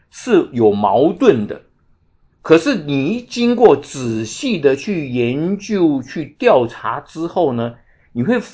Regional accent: China; 因为一将功成万骨枯是我们中国人的教导

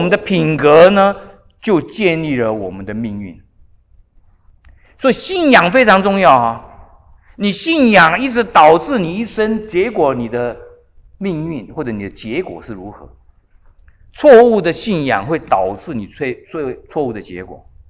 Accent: China; 因为我们中国人，我如果去每一个地方，中国人教会都是用礼拜五查经的，因为礼拜六休息

